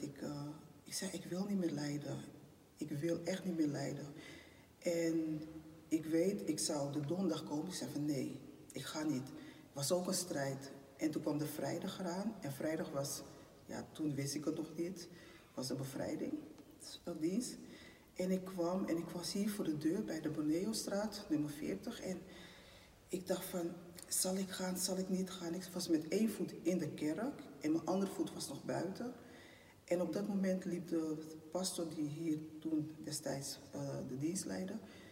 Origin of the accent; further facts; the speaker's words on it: Suriname; omdat ik ben afkomstig van Suriname. En daar hebben we verschillende culturen